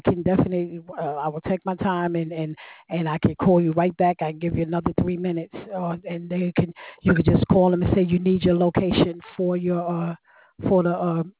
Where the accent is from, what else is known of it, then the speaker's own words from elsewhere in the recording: New Jersey, United States; now in Alabama, United States; And I'm in Alabama, but I'm from Jersey.